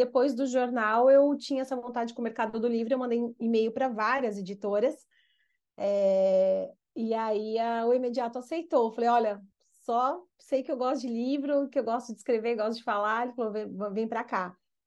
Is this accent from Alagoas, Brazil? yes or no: no; São Paulo, Brazil; now in Santa Catarina, Brazil; me formei em jornalismo em Santa Catarina, onde eu voltei a morar agora. Meus pais eram para cá, né? Eu sou paulistano, meus pais eram para Santa Catarina. E depois eu quis voltar para São Paulo.